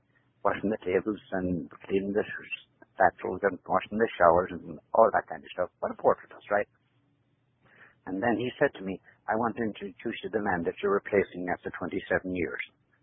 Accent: Tubbercurry, Connacht, Ireland; moved away; Yeah, Tubbercurry was it was a small town. I think it was about 800 or 900 people in the whole town.

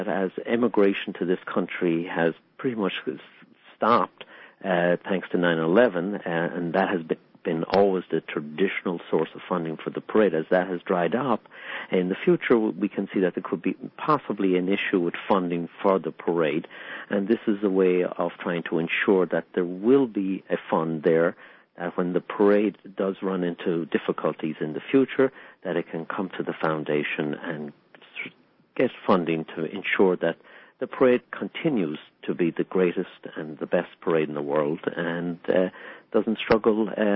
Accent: west of Ireland, Ireland; now in New York, United States; In my own case here, I came from Ireland in the beginning of March in 1988, and 2 weeks later, Uncle Frank had me working at the reviewing stand.

